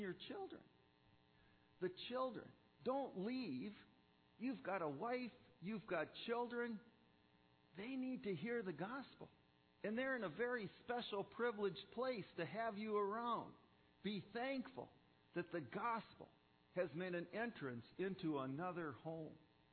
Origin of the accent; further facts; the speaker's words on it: Minnesota, United States; I can recall growing up on the Iron Range